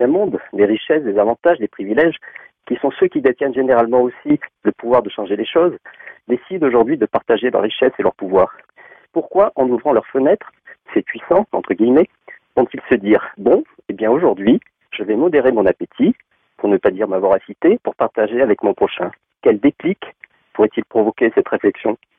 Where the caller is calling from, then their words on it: Provence-Alpes-Côte d'Azur, France; des Bouches-du-Rhône.